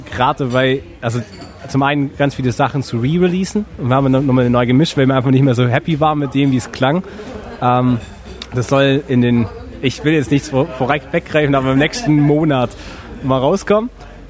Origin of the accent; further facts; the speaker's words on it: Allenmoos, Germany; Und ich komme ursprünglich aus Allenmoos und bin dann nach Schwendi gekommen.